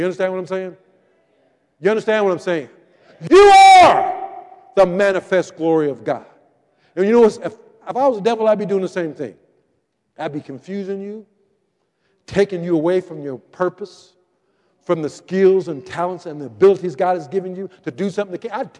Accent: Portland, United States; I remember where I grew up in Portland, we had like three stations when I grew up.

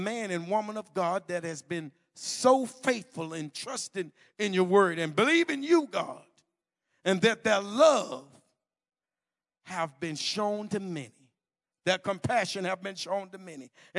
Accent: Mississippi, United States; But you know, I'm from, I'm from Mississippi.

